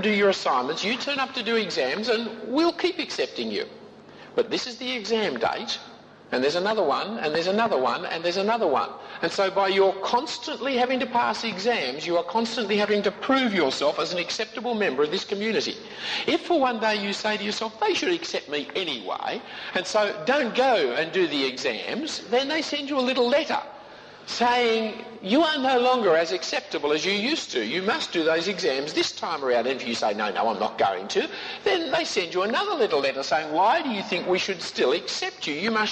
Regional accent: Australia; I am a Christian. I am married. I am an Australian.

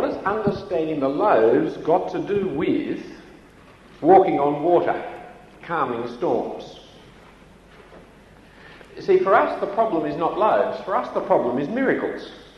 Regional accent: Australia; As an Australian, you're a nobody until you go overseas

